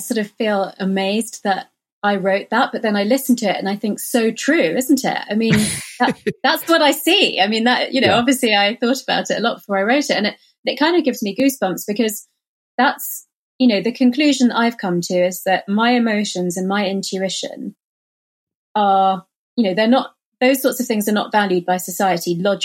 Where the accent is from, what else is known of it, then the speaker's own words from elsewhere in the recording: India; So I think being Indian and Hindu or having that sort of, you know, Eastern philosophy